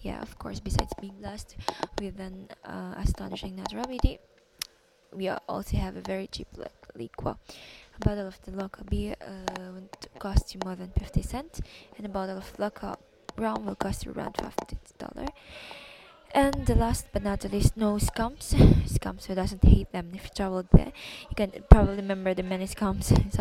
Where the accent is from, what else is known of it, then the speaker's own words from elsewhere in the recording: Philippines; I'm a Filipino. I would like to talk about my beloved country